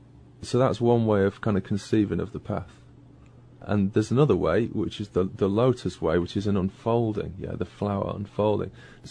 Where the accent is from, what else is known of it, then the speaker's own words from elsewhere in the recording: England, United Kingdom; And I was saying earlier about growing up in Northern England, and that's it's a gritty place